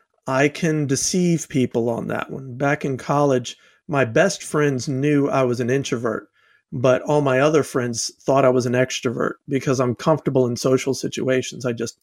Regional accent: South Carolina, United States; also born or lived in Georgia; Peaches. I'm from South Carolina and Georgia before then, so Peach State.

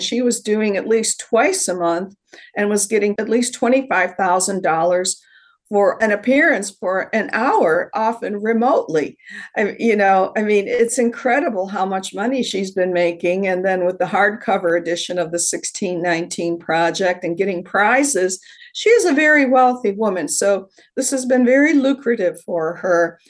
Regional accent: the North, United States; born or raised there

